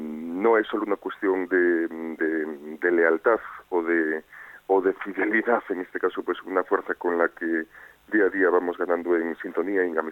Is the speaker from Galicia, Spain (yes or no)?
yes; Galicia, Spain; de mi pueblo, naturalmente, del pueblo gallego